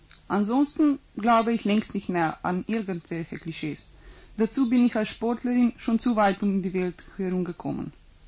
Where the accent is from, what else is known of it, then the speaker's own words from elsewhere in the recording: Slovenia; now in Switzerland; Dort, wo ich herkomme, aus Slowenien, haben wir die 39-Stunden-Woche.